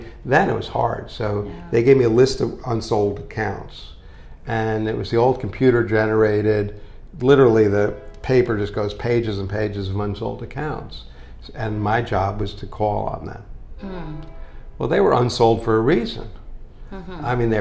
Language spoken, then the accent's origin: English; Edison, New Jersey, United States; I grew up in Edison, New Jersey, of all places.